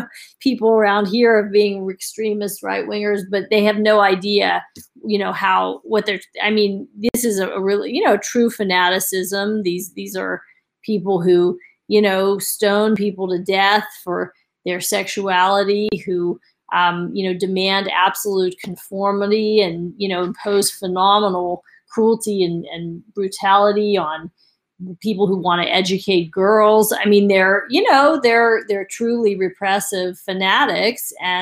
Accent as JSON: {"language": "English", "town": "New York City", "region": "New York", "country": "United States", "said": "I'm a New Yorker, so I say that with love."}